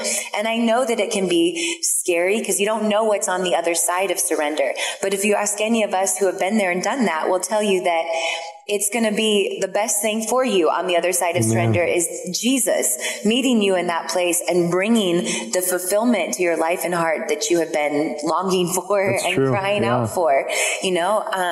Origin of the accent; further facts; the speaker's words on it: Oregon, United States; And I'm like, okay, I'm from Oregon.